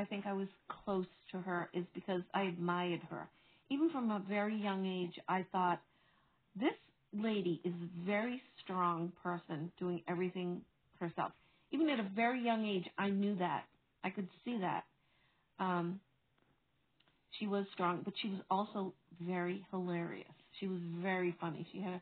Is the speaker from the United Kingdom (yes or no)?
no; Boston, Massachusetts, United States; I grew up in Brighton, and as I said, it's a part of Boston.